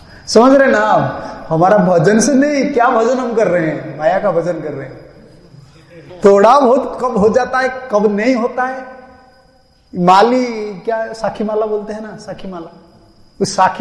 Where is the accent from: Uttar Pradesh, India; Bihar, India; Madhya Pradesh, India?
Madhya Pradesh, India; मैं ही मध्य प्रदेश से